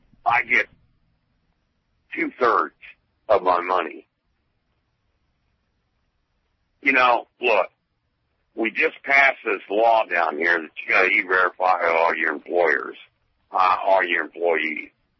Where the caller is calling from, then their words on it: Charleston, South Carolina, United States; I'm calling you from Charleston, South Carolina.